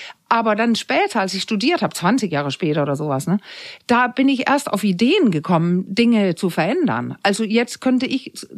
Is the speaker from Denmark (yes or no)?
yes; Denmark; German is a second language; Ich bin Dänin